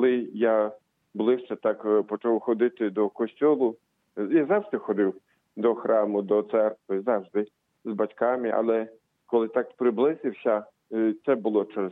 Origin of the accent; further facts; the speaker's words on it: Poland; now in Ukraine; тому що я сам з Польщі, так що в Польщі